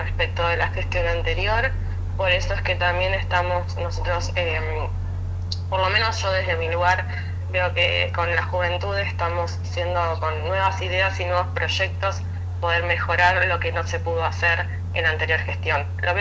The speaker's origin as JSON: {"language": "Spanish", "town": "Llavallol", "region": "Buenos Aires Province", "country": "Argentina", "tie": "born or raised there", "lives_now": "Lomas de Zamora, Argentina", "said": "Vivo hace 9 años en Lomas de Zamora, pero toda mi vida, en realidad, porque en mi infancia la pasé en Lavallol, toda mi infancia."}